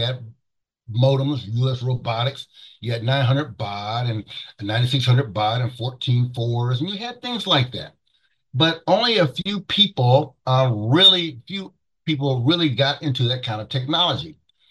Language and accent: English; Texas, United States; My mother bought Commodore 64. And in 1983, that was pretty technologically advanced for home computing. Mostly it was a mainframe world, and but I had home and in rural East Texas, a Commodore 64.